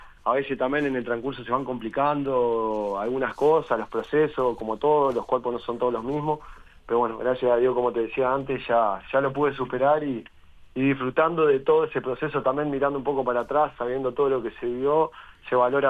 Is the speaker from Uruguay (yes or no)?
yes; Florida, Uruguay; now in Montevideo, Uruguay; yo soy de Florida y tenía la mutualista allá.